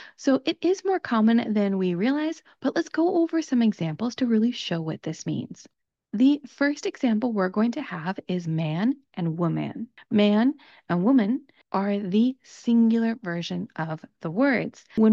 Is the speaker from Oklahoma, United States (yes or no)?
no; California, United States; accent: Southern California; That's my particular accent. I'm from Southern California, and that's the accent that I speak with.